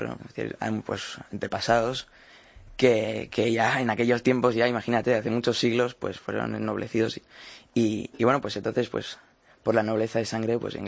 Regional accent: Madrid, Community of Madrid, Spain; Yo soy madrileño. Bueno, yo he nacido en Madrid y he vivido toda mi vida en Madrid. Pero sí que es cierto que me identifico mucho también con otros lugares de España.

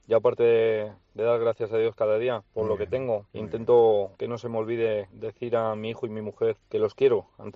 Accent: Monzón, Aragon, Spain; de Monzón, en provincia de Huesca.

